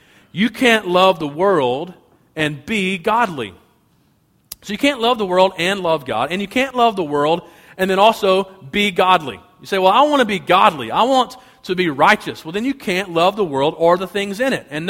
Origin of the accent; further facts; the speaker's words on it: Birmingham, Alabama, United States; Where I grew up in Birmingham, Alabama, you could not be both an Alabama football fan and an Auburn fan, okay?